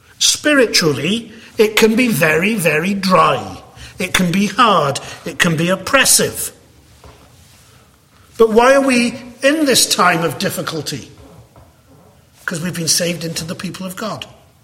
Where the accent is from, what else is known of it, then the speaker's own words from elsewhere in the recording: United Kingdom; growing up in the United Kingdom in the 70s and 80s